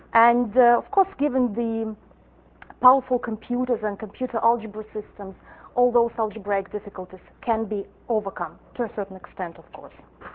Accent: Russia; accent: Russian; English is a second language; And if you wonder about the origin of my accent, then it's Russian. And it's been, over the years, it's been gradually spoiled by British English, maybe partly Scottish.

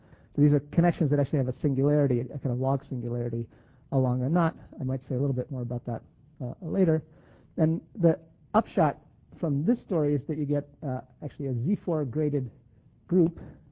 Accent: Buffalo, New York, United States; In fact, I grew up in Buffalo, so Toronto is sort of, you know, an old favorite of mine.

